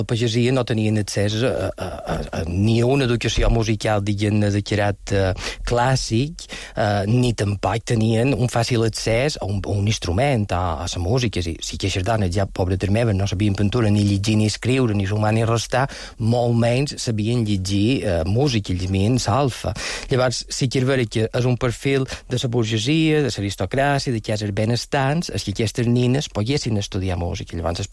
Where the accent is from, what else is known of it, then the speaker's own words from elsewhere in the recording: Felanitx, Balearic Islands, Spain; Bé, jo som de Falanit i no sabia on eren les cases de Sant Amalè.